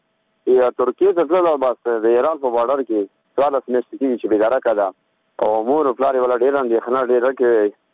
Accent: Paktia, Afghanistan; د پکتیا ولایت اوسېدونکی یم

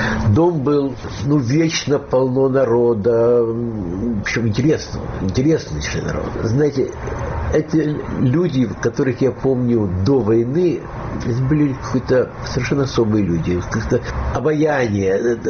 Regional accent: Odesa, Odesa Oblast, Ukraine; Нет, я одессит. Извините, я одессит.

